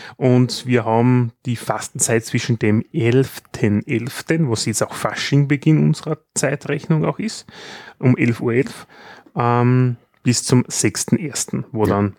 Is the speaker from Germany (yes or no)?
no; Austria; Was man bei uns in Österreich macht.